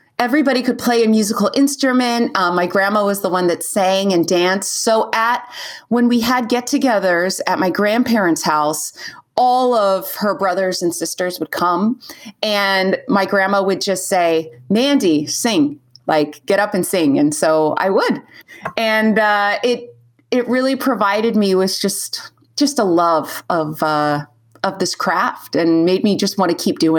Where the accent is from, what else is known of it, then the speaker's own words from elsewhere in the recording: California, United States; You know, I'm from California.